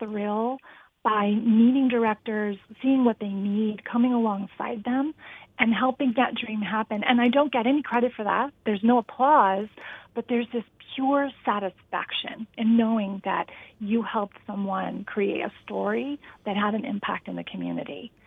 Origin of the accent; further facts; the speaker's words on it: Riverside, California, United States; also born or lived in Midwest; So I was born and raised in Riverside and spent the majority of my growing up years in the Midwest, in and out of theaters, community theaters